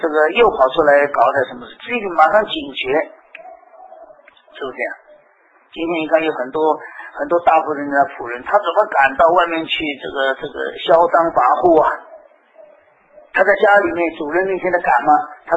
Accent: China; 我们还说说我们中国人传统的观念，立功立德立言

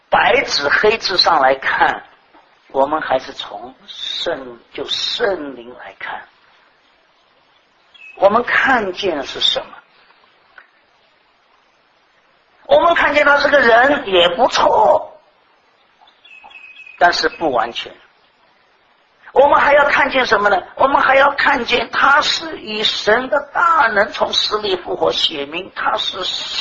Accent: Shanghai, China; 就像我们上海人讲的空心大老官，是不是啊？

